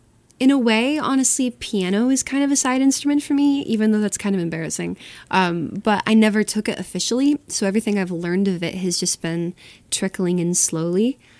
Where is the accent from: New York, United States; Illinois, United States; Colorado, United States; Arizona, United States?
New York, United States; Ithaca; now in Boston, United States; I'm originally from Western New York, Ithaca-ish area, if anyone's familiar.